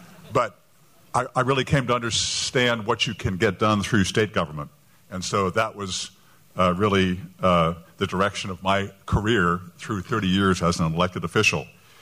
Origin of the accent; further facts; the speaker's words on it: Cincinnati, Ohio, United States; When I was growing up in Cincinnati as a kid, all I knew about that UD was it had a good basketball team.